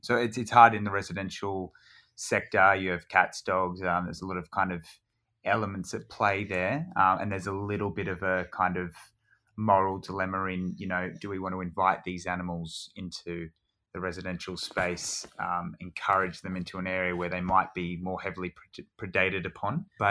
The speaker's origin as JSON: {"language": "English", "town": "Castlecrag", "region": "New South Wales", "country": "Australia", "tie": "born or raised there", "said": "I was brought up in Castle Crag, and there's a lot of history there about conservation and people living closely with the environment."}